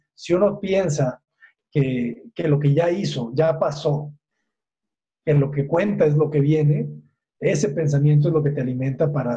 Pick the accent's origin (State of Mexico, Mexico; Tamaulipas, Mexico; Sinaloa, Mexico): Sinaloa, Mexico; Los Mochis; moved away as an adult; now in Guadalajara, Mexico; yo soy de Los Mochis, yo viví en Los Mochis, allá nací y me vine a estudiar a Guadalajara.